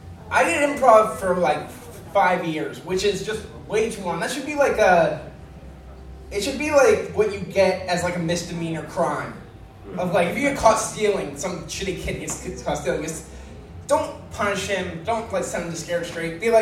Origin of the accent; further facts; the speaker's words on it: New Jersey, United States; I'm from Jersey, actually.